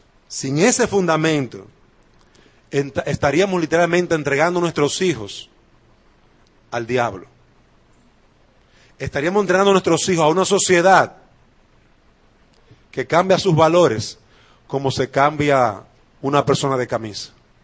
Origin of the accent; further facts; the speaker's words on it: Dominican Republic; en el caso nuestro como dominicanos, nuestra constitución se cambió